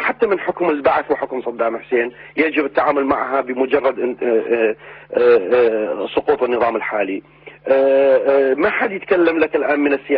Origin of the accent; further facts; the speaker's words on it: Iraq; لكنه احنا كعراقيين ومن خلال هذا المنبر